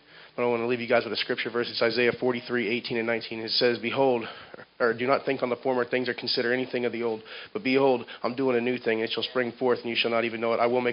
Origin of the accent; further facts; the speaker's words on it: North Port, Florida, United States; I'm from Northport, Florida. I'm 28 years old